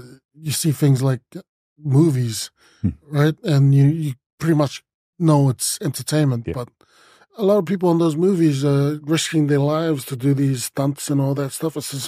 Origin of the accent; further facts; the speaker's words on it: Japan; I come from Japan and I bring the Japanese style.